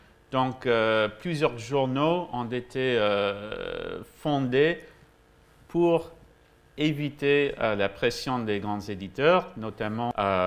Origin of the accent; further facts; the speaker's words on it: Canada; French is a second language; je suis canadien, je vais faire un bilingue, je vais essayer de parler français, mais les mots, c'est en anglais.